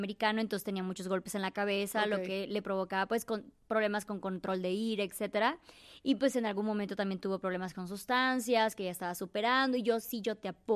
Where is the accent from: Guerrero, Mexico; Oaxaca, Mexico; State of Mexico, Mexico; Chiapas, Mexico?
Chiapas, Mexico; soy de Chiapas, tengo 36 años, soy viajera.